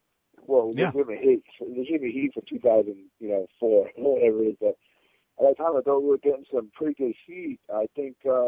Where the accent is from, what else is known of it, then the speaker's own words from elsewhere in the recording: Providence, Rhode Island, United States; You know, I grew up in Providence, Rhode Island. It's, you know, an Italian community, so it's not a far stretch.